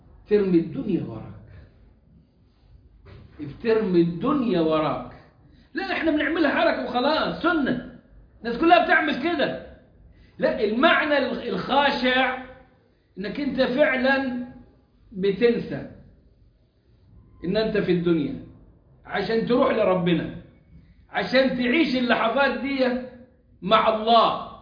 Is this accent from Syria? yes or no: no; Egypt; تيجي عندنا في مصر